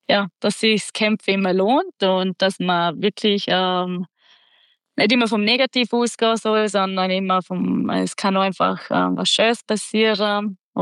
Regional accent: Vorarlberg, Austria; accent: Vorarlberg dialect; Ich glaube, ich bin schon eine, die eigentlich fast nur Vorarlbergerisch redet. Aber mein Dialekt ist sehr verständlich.

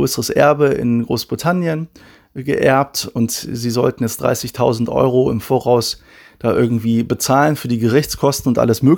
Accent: Wuppertal, North Rhine-Westphalia, Germany; also born or lived in Solingen; Ich bin in Solingen geboren, in Wuppertal groß geworden, in einer Missionarsfamilie.

